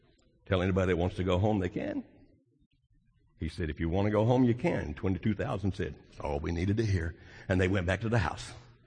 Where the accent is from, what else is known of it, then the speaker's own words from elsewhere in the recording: Deep South, United States; I grew up in the Deep South. I was born in 1949.